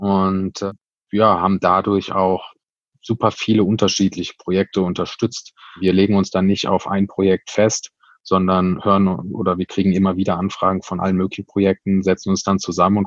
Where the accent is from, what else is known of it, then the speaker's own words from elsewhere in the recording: Cologne, North Rhine-Westphalia, Germany; wir sind ein Kölner Verein, wir sind kölsche Jungs